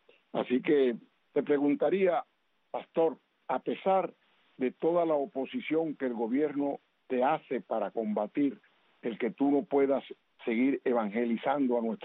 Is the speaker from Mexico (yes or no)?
no; Cuba; moved away; pues a mí, que soy cubano, que llevo ya en el destierro más de 60 años, pues me parece mentira.